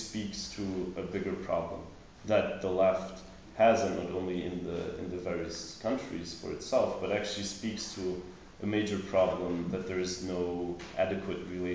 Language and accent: English; Germany; English is a second language; I'm from Germany, so I was like, to some extent, familiar with certain problems